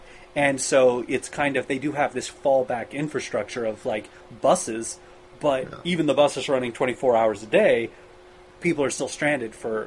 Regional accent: Colorado, United States; I'm from Colorado, and there's no fault lines in Colorado.

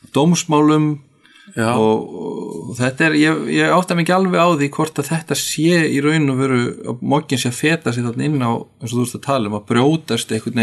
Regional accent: Akranes, Western Region, Iceland; Og ég er frá Akranesi.

